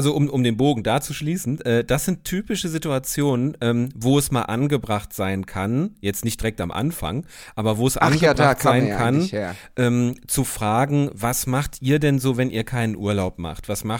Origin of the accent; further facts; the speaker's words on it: Turin, Piedmont, Italy; German is a second language; ich habe doch kaum Dialekt, oder? Und wir kommen aus Turin